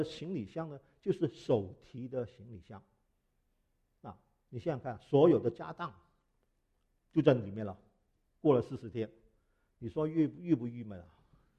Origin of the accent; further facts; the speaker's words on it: Hong Kong; 那大家都知道我是香港来的，是南方人